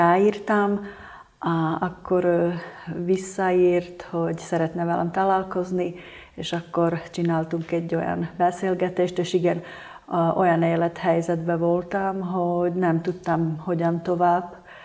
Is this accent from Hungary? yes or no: no; Slovakia; first language Slovak; Hungarian is a second language; Én Szlovákiáról érkezem, ott lakom, és több mint 30 éve hálózatépítéssel foglalkozom. A anyanyelvem szlovák, nem magyar, és a nagyszüleim beszéltek magyarul, és őtőlük tanultam magyarul beszélni.